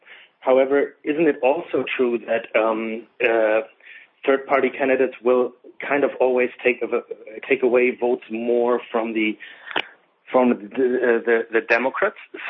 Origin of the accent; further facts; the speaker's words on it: Germany; now in Canada; I live in Canada now, but I grew up in Germany